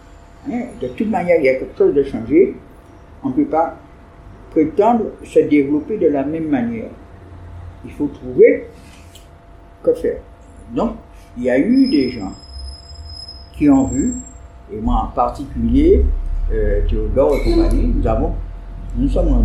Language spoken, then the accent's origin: French; Basse-Terre, Guadeloupe, France; Et donc j'étais isolé, je suis de Bastère, j'arrive à Sainte-Rose, il me faut m'intégrer quelque part.